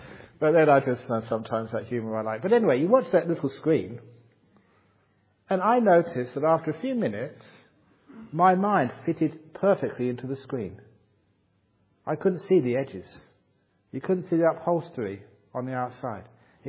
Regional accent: London, United Kingdom; I was from London.

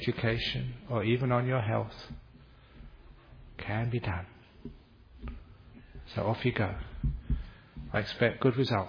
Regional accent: England, United Kingdom; and I'm a woman, I'm English, I'm whatever, I wasn't even born in a Buddhist country

